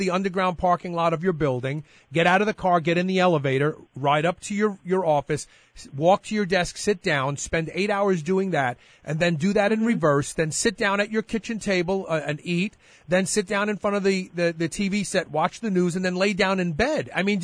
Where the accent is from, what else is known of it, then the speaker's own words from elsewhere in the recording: Brooklyn, New York, United States; moved away; except in enclaves like I grew up in Brooklyn, New York, and maybe Chicago, Illinois.